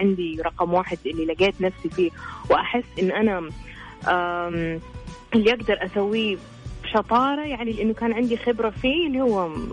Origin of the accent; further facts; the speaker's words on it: Saudi Arabia; وكمان مثلا أنا عادة في السعودية بيتنا يعني مثلا أقوم أساعد ماما في المطبخ